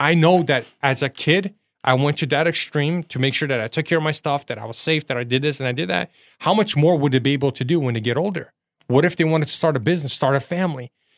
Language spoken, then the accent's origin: English; Portland, Oregon, United States; I'm from Portland, Oregon. And when I was a kid, people took care of their house, their homes.